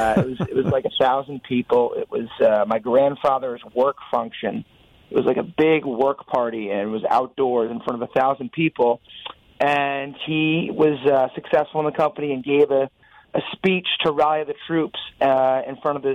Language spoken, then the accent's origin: English; Stamford, Connecticut, United States; I'm from Stamford, Connecticut.